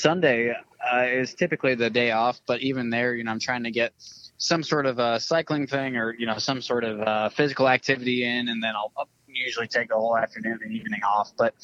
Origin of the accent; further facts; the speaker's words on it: Ohio, United States; and then yeah, I grew up in Ohio, so, you know, went to the local go-kart track